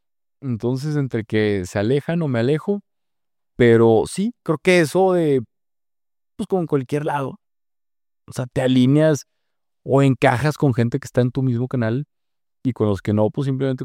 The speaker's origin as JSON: {"language": "Spanish", "country": "Mexico", "said": "Santo Padre, vengo de México."}